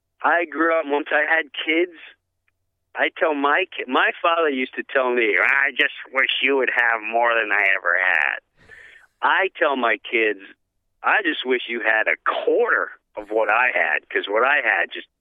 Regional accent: Long Island, New York, United States; I grew up in Long Island.

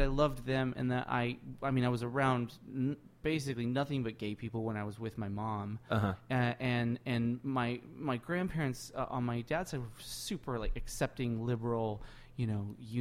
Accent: Seattle, Washington, United States; In SF, they would have killed me if they'd known I was from Seattle.

